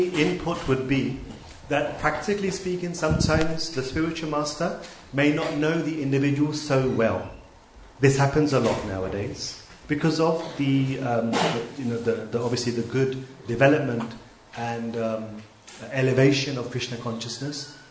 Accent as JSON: {"language": "English", "country": "United Kingdom", "said": "You know, I'm from Britain, we do unconventional things, so no big deal."}